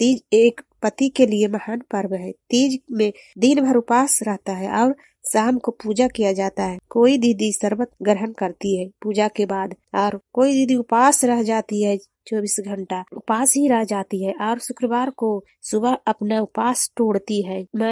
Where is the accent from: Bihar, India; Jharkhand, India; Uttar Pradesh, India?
Bihar, India; Bhegarpura; ग्राम भेगरपुरा, पंचायत बड़ारा, प्रखंड नूरसराय, मैं नालंदा जिला की निवासी हूँ।